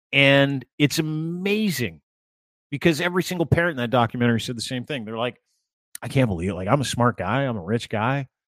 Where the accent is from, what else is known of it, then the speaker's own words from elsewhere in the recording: Canada; That is the most embarrassed I've ever been as a Canadian